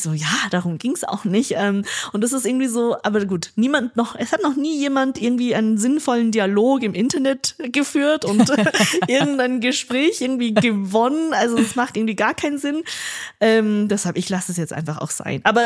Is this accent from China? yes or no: yes; northern China, China; wo Menschen eine andere Geschichte erlebt haben als zum Beispiel in Nordchina, wo ich aufgewachsen bin.